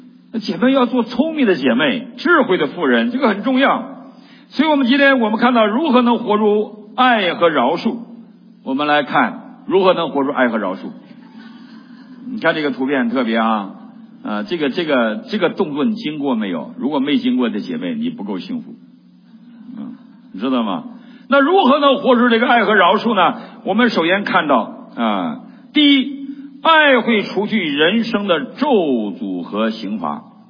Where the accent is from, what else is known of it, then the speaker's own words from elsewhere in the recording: Northeast China, China; 我们东北人有句话，谁怕谁呀、啊？